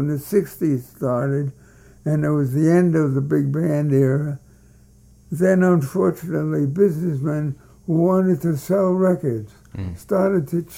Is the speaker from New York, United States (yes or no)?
yes; Brooklyn, New York, United States; Well, music was a very important element in our house. Growing up in Brooklyn, when you were 6 years old